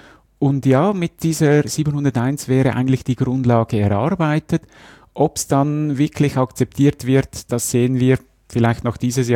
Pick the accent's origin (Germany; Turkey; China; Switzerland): Switzerland; Bei uns in der Schweiz wäre das zum Beispiel die SAS, die da Mitglied ist, die Schweizerische Akkreditierungsstelle